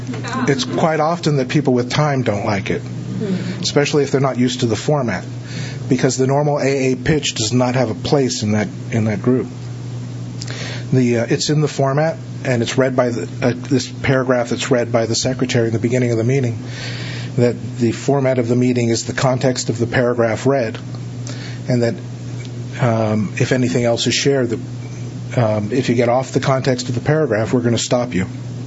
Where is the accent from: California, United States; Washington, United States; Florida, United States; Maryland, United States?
California, United States; Santa Monica; So first, I'd like to start off by saying that I'm from Santa Monica